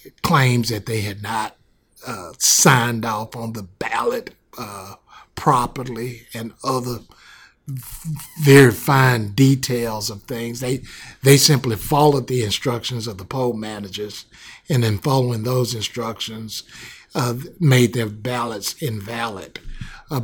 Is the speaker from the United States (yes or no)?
yes; Yazoo City, Mississippi, United States; John, I'm from Mississippi, and people from Mississippi know that I'm from Yazoo City, Mississippi. I grew up there my whole life and went away to school at the University of Virginia, came back home to practice law.